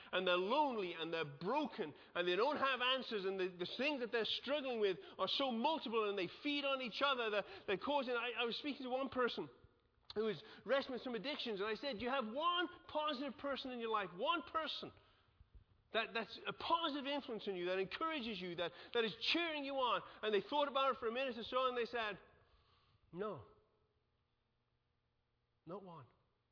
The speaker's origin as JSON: {"language": "English", "region": "England", "country": "United Kingdom", "said": "I'm English."}